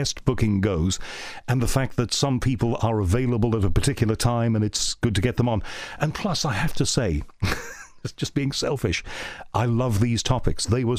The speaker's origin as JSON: {"language": "English", "country": "United Kingdom", "said": "But, you know, we're British. We want to get it right."}